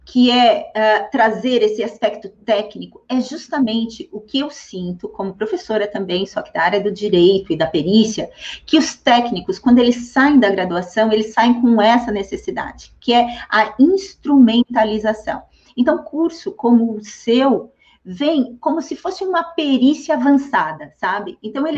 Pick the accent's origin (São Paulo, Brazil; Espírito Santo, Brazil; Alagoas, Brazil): Espírito Santo, Brazil; Eu sou do Espírito Santo.